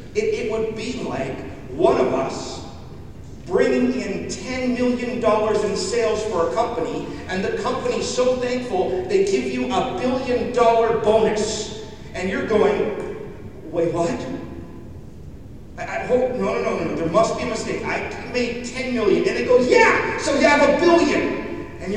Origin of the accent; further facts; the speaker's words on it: Canada; Growing up in Canada, we have heard it said